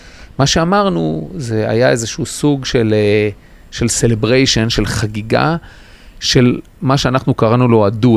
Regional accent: HaHotrim, Haifa District, Israel; moved away; קיבוץ החותרים. עזבתי אותו בגיל די צעיר

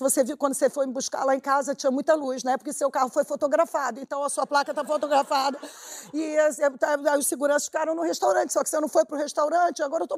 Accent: Iran; now in New York, United States; Eu tô morando aqui em Nova York um tempão, né? Eu queria conhecer um iraniano. Eu sou iraniana, queria conhecer um iraniano.

